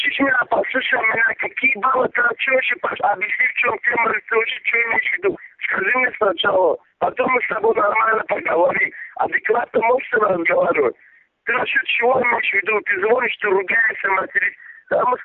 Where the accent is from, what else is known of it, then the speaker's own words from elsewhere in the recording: Derbent, Dagestan, Russia; Я из Дербента, причем здесь зона, какой Шанхал? Я из Дербента.